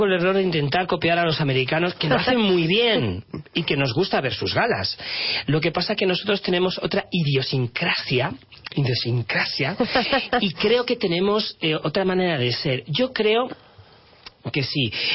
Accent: Málaga, Andalusia, Spain; que estando como malagueño además, que soy, y actor malagueño

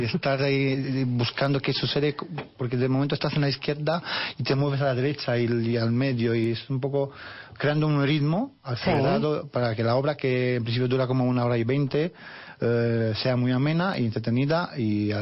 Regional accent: Romania; yo soy de Rumanía, Mariana también

